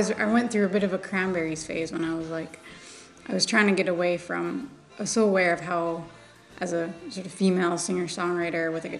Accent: Canada; As a Canadian, you really can't, you know, have grown up in Canada at my age

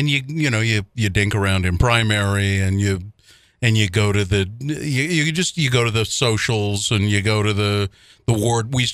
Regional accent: Ogden, Utah, United States; because it's so ingrained in the neighborhoods here in Utah. And I grew up in Ogden, and it's just what you do.

